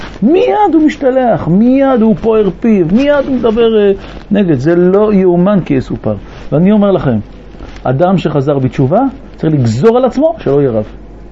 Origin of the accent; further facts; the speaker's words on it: Bat Yam, Tel Aviv District, Israel; אני הייתי בבת ים, אני גדלתי בבת ים.